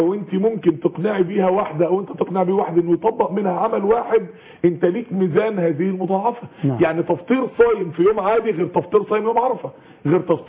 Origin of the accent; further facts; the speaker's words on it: Mansoura, Dakahlia, Egypt; بعض إخواننا من النشطاء دعويا بفضل مني الله عملوا في عندنا في المنصورة